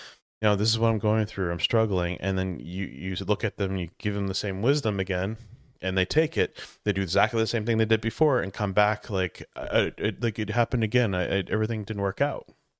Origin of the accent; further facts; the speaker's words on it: Colorado, United States; now in Georgia, United States; Guys, I had to leave my home state that I love very much, Colorado, because I did it in obedience.